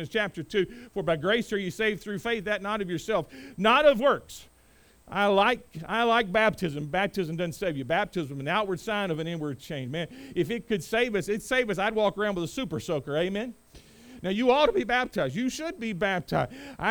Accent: North Carolina, United States; I grew up in Eastern North Carolina.

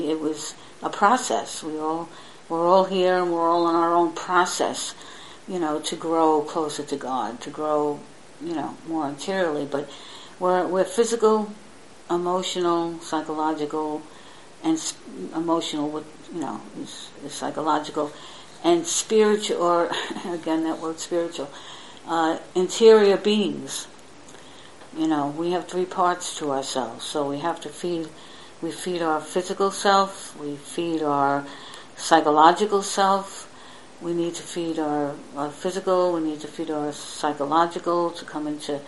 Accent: New York, United States; And then the Lord led me back to New York City, where I grew up on Staten Island

